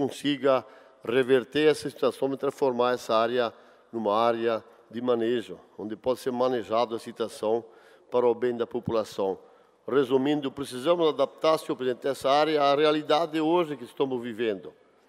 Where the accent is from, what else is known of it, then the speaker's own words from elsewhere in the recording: Guabiruba, Santa Catarina, Brazil; Também sou italiano, lá do Lajeado Alto da Guabiruba, mas temos a colônia italiana lá.